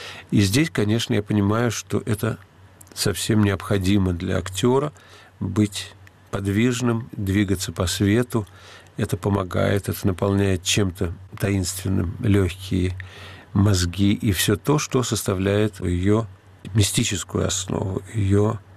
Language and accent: Russian; Moscow, Russia; moved away as an adult; Я был москвич от костей до костей и мечтал вырваться из Москвы.